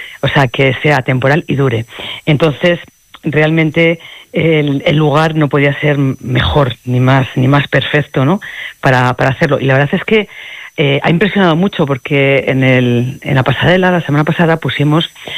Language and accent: Spanish; Castile and León, Spain; he presentado cosas de mi provincia también, de Salamanca, de varios sitios